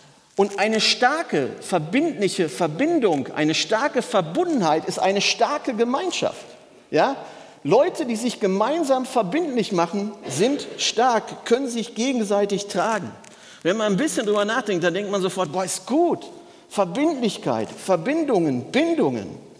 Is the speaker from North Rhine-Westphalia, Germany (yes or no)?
yes; North Rhine-Westphalia, Germany; Ich komme ja aus dem Ruhrgebiet